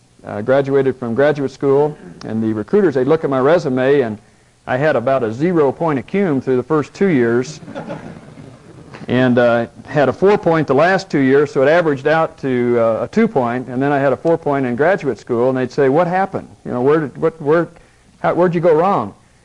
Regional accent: Lafayette, Indiana, United States; moved away as an adult; now in Atlanta, United States; If I talk funny, it's because I'm from Indiana originally. And when I got to Georgia, I did find that they talked a lot differently down there than what I was used to. In fact, I grew up in a town in Indiana called Lafayette, Indiana.

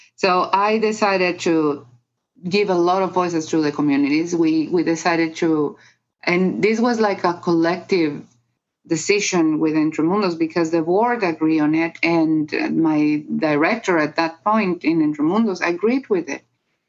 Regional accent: Guatemala; So I'm from Guatemala, and I've been working as a volunteer since Guatemala signed peace in 1996.

